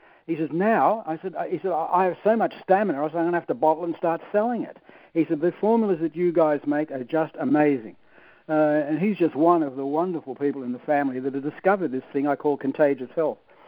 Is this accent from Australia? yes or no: yes; Australia; I'm the Dr. Oz from Australia. I'm an Australian.